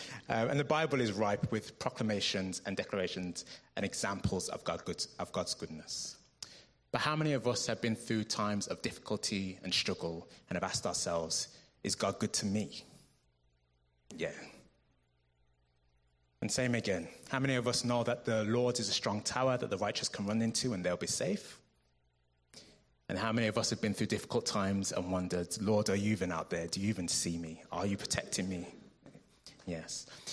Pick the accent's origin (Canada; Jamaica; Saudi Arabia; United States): Jamaica; Starting with my own heritage, I'm Jamaican.